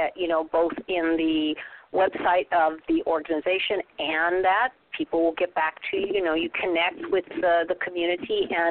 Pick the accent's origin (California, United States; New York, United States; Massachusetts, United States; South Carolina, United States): California, United States; I was raised in Southern California.